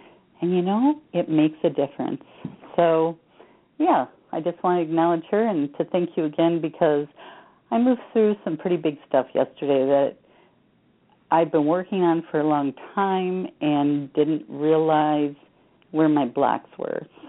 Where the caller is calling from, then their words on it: Lum, Michigan, United States; I'm calling from Lum